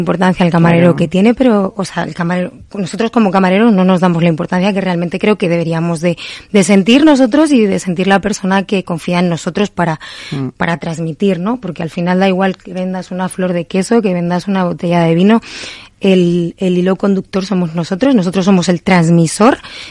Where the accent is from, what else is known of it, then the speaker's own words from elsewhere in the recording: Valladolid, Castile and León, Spain; es verdad que soy muy vallisoletana. Estoy muy orgullosa de mis raíces